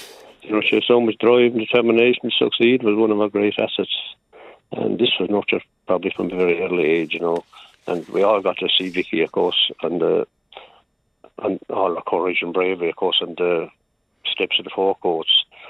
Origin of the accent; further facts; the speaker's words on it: Kilkenny, County Kilkenny, Ireland; Well, we might visit Limerick, but we're from Kilkenny originally.